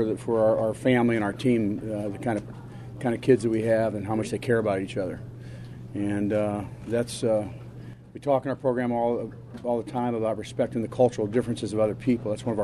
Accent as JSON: {"language": "English", "town": "Akron", "region": "Ohio", "country": "United States", "tie": "born or raised there", "said": "I grew up in Akron, Ohio."}